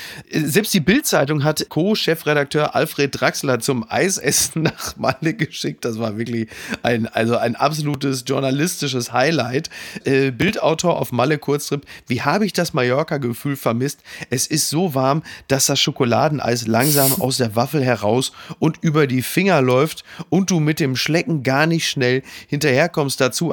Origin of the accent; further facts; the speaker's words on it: Germany; uns Deutschen geht es ja ge